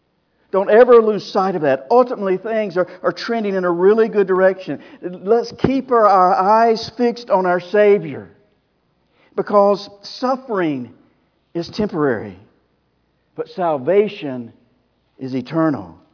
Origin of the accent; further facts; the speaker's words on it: Mulberry, Florida, United States; I grew up down south, Mulberry, right by a phosphorus plant, so I know it's going to smell a little different than Mulberry.